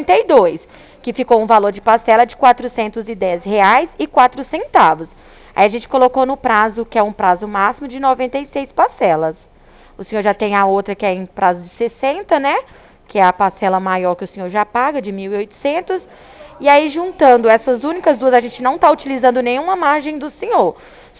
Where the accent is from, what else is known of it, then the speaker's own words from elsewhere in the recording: Minas Gerais, Brazil; now in Ribeirão Preto, Brazil; Eu sou mineira.